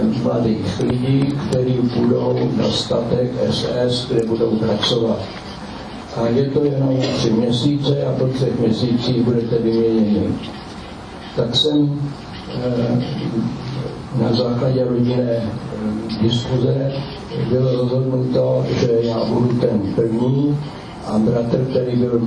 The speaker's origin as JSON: {"language": "Czech", "town": "Most", "region": "Ústí nad Labem Region", "country": "Czechia", "tie": "born there", "said": "Já jsem narozený v Mostě, to znamená severní Čechy, většinou víte, že to bylo hornické město, a moje maminka byla tam vychovaná"}